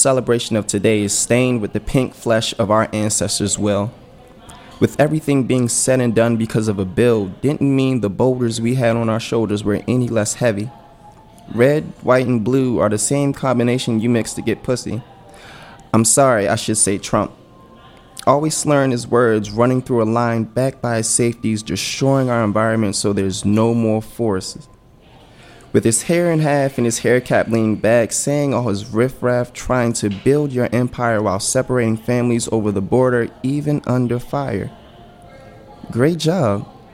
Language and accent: English; Baltimore, Maryland, United States; I'm from Baltimore City in Maryland. I won't get too deep into which location, because okay. Most people probably don't know, but I'm from Cherry Hill, Maryland.